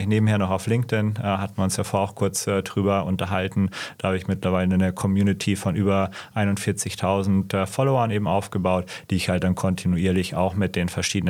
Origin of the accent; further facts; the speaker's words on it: Bavaria, Germany; now in Berlin, Germany; Wir sitzen ja hier heute in Berlin, aber ursprünglich bin ich aus dem Süden Deutschlands, habe in München studiert, bin im Alpenvorland aufgewachsen